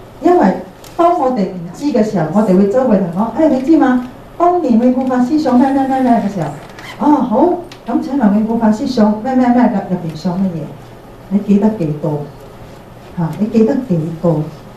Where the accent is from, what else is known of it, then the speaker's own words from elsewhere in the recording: Guangdong, China; 我係廣東人。我阿爺喺廣東省嚟，係啊，我祖先係廣東嗰邊嚟嘅，但係我個佛學係講國語嘅，所以其實有好多佛學嘅名相，我係唔識廣東話嘅